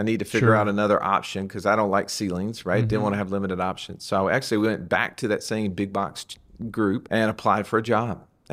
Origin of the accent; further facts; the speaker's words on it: Montgomery, Alabama, United States; Grew up in Montgomery.